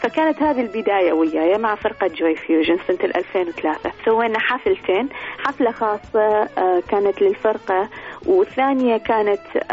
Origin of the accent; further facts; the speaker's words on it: Iraq; now in Toronto, Canada; أنا مغنية عراقية